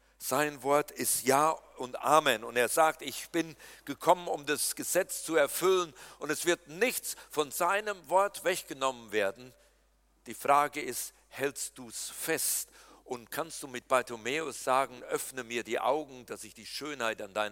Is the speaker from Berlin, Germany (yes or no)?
yes; Berlin, Germany; Und wir sind so damit beschäftigt, was alles nicht funktioniert als echte Berliner.